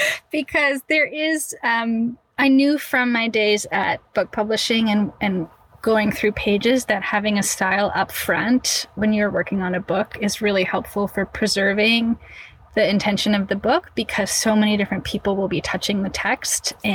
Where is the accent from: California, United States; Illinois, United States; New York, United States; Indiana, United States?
California, United States; I grew up in California. Like, I totally understand the farm to table.